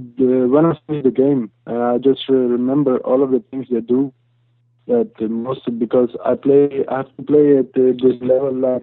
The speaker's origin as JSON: {"language": "English", "town": "Gwalior", "region": "Madhya Pradesh", "country": "India", "said": "I'm from Gwalior."}